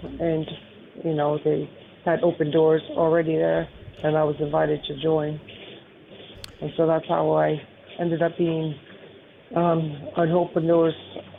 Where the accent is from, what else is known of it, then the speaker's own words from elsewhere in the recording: Maine, United States; now in New York, United States; Well, I'm originally from Maine, and I came to New York because I was thrown into a nursing home.